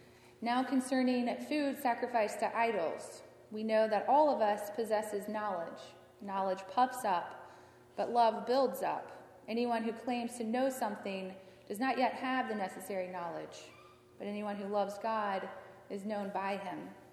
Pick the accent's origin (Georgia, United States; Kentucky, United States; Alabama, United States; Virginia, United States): Virginia, United States; also born or lived in South; now in Western New York, United States; As many of you know, I am from Virginia, and I have lived my entire life in the South in much warmer climates than we experience here.